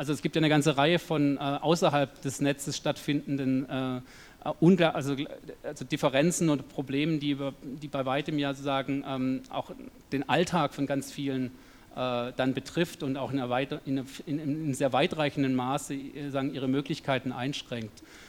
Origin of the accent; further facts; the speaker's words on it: Switzerland; also in der Schweiz, wo ich herkomme, jetzt war diese Debatte um die Minarette